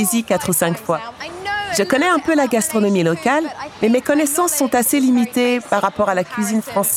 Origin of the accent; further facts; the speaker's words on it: Croydon, London, United Kingdom; moved away as an adult; now in Paris, France; J'ai grandi à Croydon, mais j'ai déménagé à Paris à 25 ans pour suivre une formation en pâtisserie.